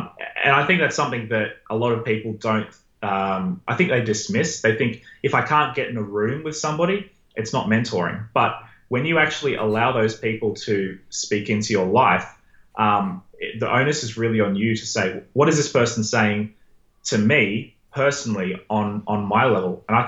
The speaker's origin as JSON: {"language": "English", "country": "Australia", "said": "Which is such an odd thing as an Australian. That would never happen in an Australian high school."}